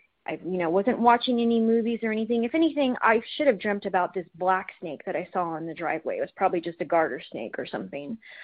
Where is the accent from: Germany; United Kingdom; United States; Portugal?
United States; Austin, Texas; I'm from Austin, Texas.